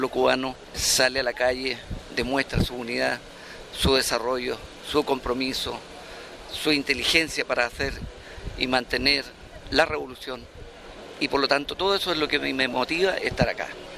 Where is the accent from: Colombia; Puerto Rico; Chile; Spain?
Chile; vengo de Chile.